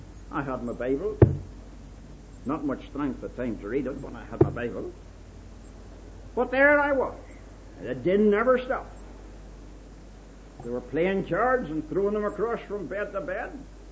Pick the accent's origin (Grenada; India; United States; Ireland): Ireland; Of course, I can't help being Irish, and I don't want you to think I'm proud of it. But at least I can't help it.